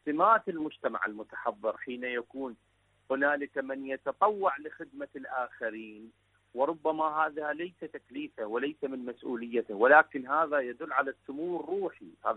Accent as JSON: {"language": "Arabic", "country": "Iraq", "said": "من العراق."}